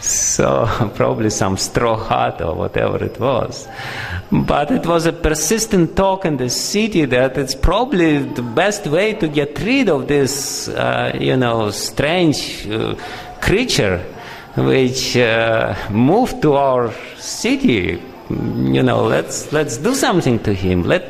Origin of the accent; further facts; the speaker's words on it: Moscow, Russia; You know, I'm from Moscow, I know what I'm talking about. People in Moscow are horrible people, because it's a rich city.